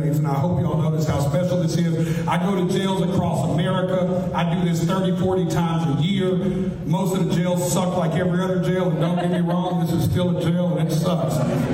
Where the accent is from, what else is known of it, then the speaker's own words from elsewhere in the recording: Nashville, Tennessee, United States; I'm from Nashville, Tennessee, and I'm honored to be here.